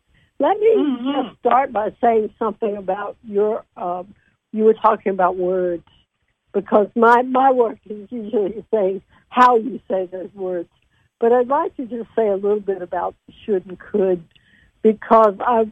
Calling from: California, United States; I'm in June gloom, Southern California.

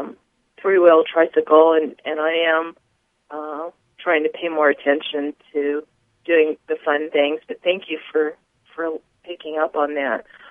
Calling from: Tucson, Arizona, United States

